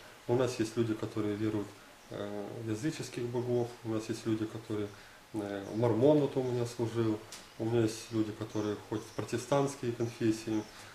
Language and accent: Russian; Kyiv, Ukraine; я сам киевлянин